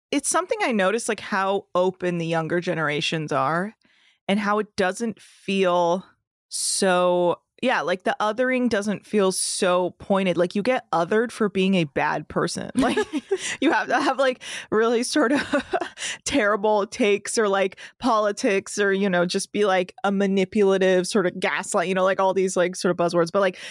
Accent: California, United States; I grew up in the Bay Area of California. And so our parents put us in Persian, like speaking and writing classes.

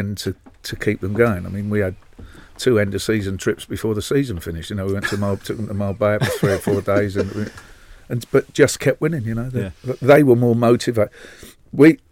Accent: London, United Kingdom; But as a Londoner and as a coach and a member of staff, working at West Ham was sort of the best I feel that I could have achieved.

